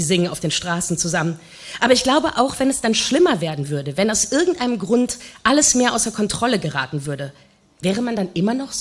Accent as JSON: {"language": "German", "region": "North Rhine-Westphalia", "country": "Germany", "said": "Ich komme aus dem Ruhrgebiet ursprünglich."}